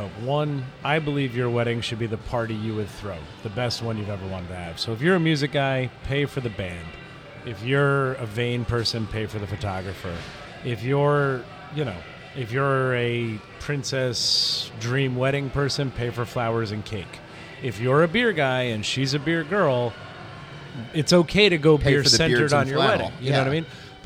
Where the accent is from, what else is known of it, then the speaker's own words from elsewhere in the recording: New Jersey, United States; I'm assuming four drafts, because that's how I picture the world because I grew up in New Jersey.